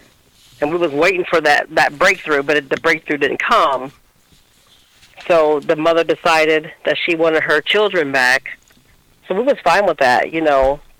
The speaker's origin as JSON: {"language": "English", "town": "Marion", "region": "Ohio", "country": "United States", "tie": "born or raised there", "lives_now": "Wooster, United States", "said": "I was born and raised in Marion, Ohio, and now I live in Wooster, Ohio with my family."}